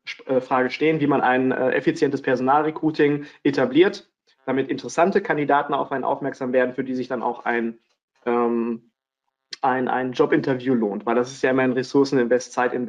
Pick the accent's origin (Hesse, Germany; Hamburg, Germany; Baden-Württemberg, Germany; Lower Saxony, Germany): Hesse, Germany; Frankfurt am Main; born there; now in Cologne, Germany; ich bin 39 Jahre alt, wohne jetzt im schönen Köln, gebürtig aus Frankfurt am Main.